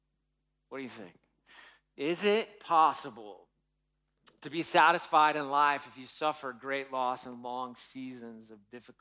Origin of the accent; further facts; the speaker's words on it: United States; I don't want to hear about that because I'm American. We don't die.